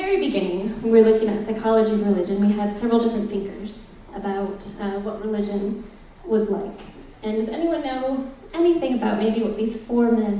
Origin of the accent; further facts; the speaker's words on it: San Jose, California, United States; I'm American, North American. I'm from the US and from the little state of California. And I'm actually from this little bit. It's a place called San Jose.